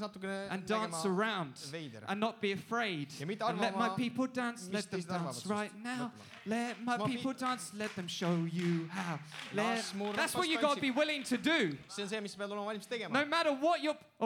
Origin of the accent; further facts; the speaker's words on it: England, United Kingdom; I'm English.